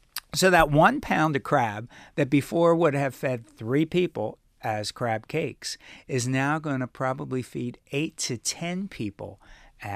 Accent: Chesapeake Bay, United States; So obviously, you know, we're from the Chesapeake and we prefer Maryland or Chesapeake crab meat.

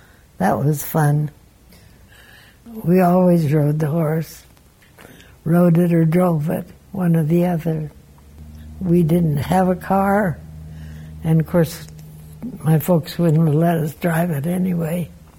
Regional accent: Cody, Wyoming, United States; I was born and raised here in Cody. I was actually born down by the Buffalo Bill Reservoir.

